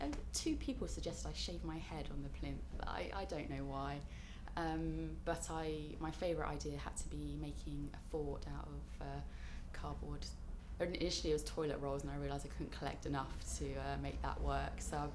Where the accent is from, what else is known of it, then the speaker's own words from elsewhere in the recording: Bushey Heath, East of England, United Kingdom; I'm 25, and I'm from Bushey Heath in Hertfordshire.